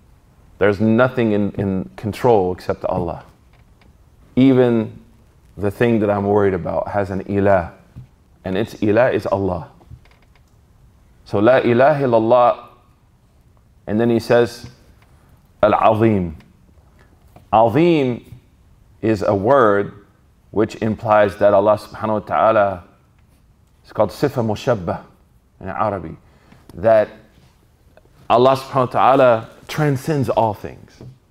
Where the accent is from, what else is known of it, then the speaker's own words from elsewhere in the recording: New York, United States; I'm from New York.